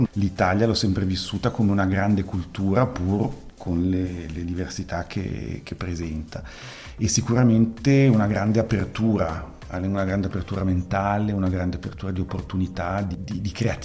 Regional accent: Mendrisio, Ticino, Switzerland; now in Brusino, Switzerland; Io sono di Mendrisio, sono del Mendrisiotto e adesso vivo da qualche anno a Brusino.

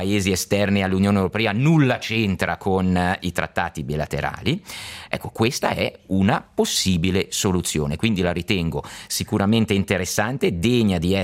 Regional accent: Ticino, Switzerland; osservo con, da ticinese

